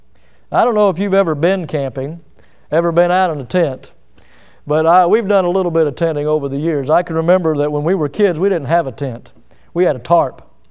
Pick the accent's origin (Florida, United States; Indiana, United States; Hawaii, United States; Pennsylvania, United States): Florida, United States; Milton; born there; I am so thankful that I was born in Milton, Florida. I am so thankful that I was brought up in a Christian home.